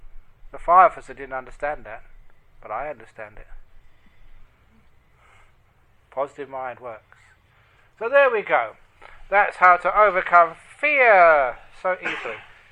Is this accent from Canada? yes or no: no; London, United Kingdom; Growing up in London, again, poor area of London